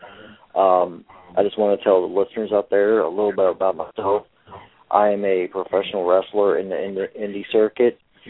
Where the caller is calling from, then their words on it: Roanoke, Virginia, United States; I'm calling from Roanoke, Virginia.